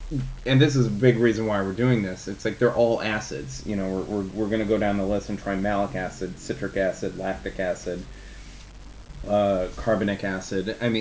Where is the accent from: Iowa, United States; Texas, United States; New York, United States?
New York, United States; Ithaca; But you go to some of these, places upstate New York, especially where I grew up in the Ithaca area.